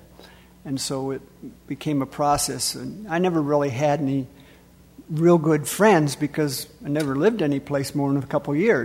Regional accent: La Crosse, Wisconsin, United States; born there; But I was born in La Crosse, Wisconsin, when my parents were visiting for a couple of weeks with my grandparents.

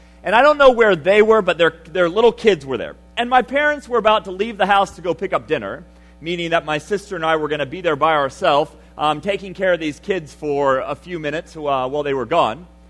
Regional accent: Senegal; growing up in Senegal.

